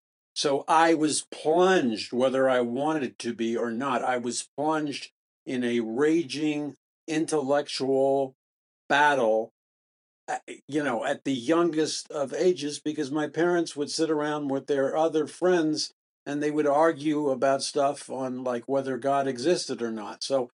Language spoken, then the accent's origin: English; New York City, New York, United States; I grew up in New York City.